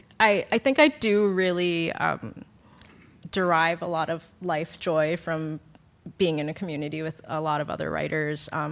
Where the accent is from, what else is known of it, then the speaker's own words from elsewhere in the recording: Oak Park, Illinois, United States; I grew up in Oak Park, a western suburb of Chicago.